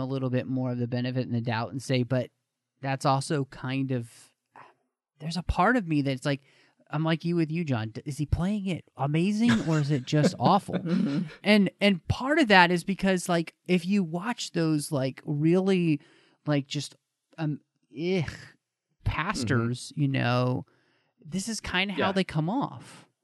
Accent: Dallas, Texas, United States; I grew up in Dallas, right

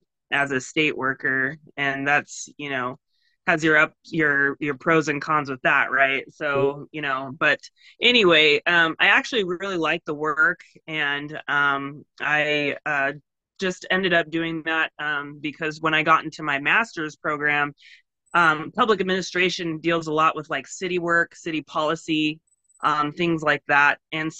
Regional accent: Omak, Washington, United States; now in Spokane, United States; So born in Spokane, but I was raised in Omak. I've been out in Spokane for about 15, 16 years, almost as long as I lived in Omak.

